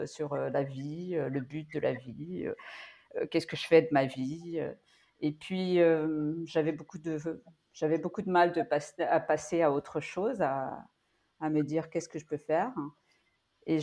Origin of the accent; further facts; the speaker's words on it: France; born there; D'abord, je suis née en France